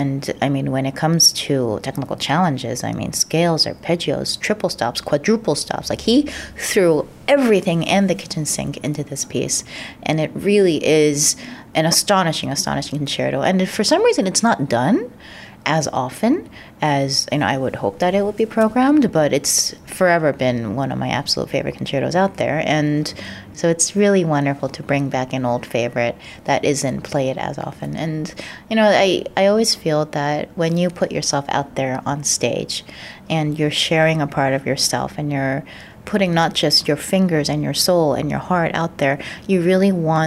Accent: Philadelphia, Pennsylvania, United States; I was born in Philadelphia and I'm still living here in the Main Line, so this is very much home for me. And I grew up with this orchestra. This is my hometown orchestra

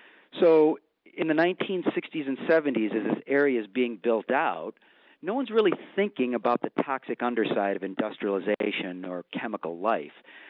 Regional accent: Buffalo, New York, United States; but I'm originally from Buffalo.

